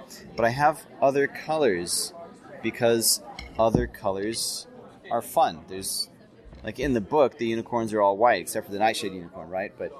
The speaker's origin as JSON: {"language": "English", "town": "Dallas", "region": "Texas", "country": "United States", "tie": "born or raised there", "said": "I grew up in Dallas, partly. I moved here when I was 10, and it's you know, kind of like coming home, even though I don't have any home here now."}